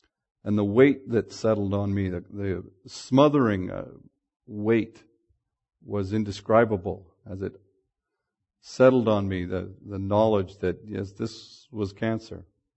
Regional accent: Toronto, Ontario, Canada; born there; I was born in Toronto.

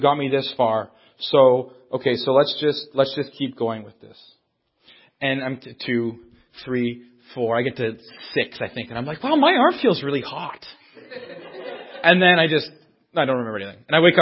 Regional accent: Timmins, Ontario, Canada; I was from Timmins. I'd been going to Hamilton every 2 weeks.

